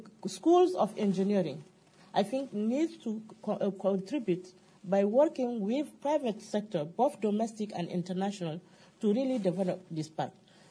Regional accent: Nigeria; Yeah, I'm coming from Nigeria, actually, and also being focal point of UNESCO at ECOWAS.

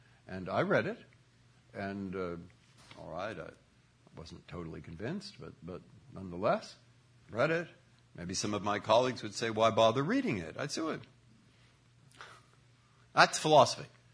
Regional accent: United States; but this is my view as an American, that we have a form of jurisprudence

